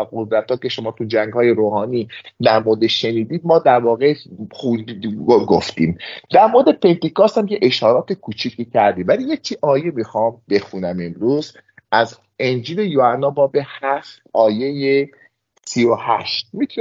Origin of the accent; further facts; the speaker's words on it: Iran; ما ایرانی هستیم بهش افتخار میکنیم